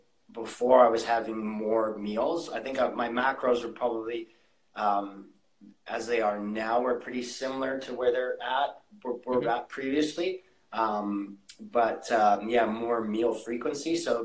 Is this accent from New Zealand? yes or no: no; Canada; I think he must have known that I'm Canadian because he put peanut butter and jam sandwiches in there for a post-workout meal.